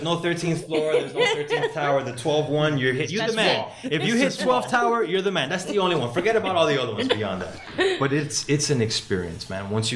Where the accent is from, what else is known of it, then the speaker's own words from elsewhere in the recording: Miami, Florida, United States; also born or lived in Cali, Colombia; I was born in Colombia, Cali, Colombia. Okay. Shout out to Cali. But absolutely, I've been living in Miami since I was 3-4 years old.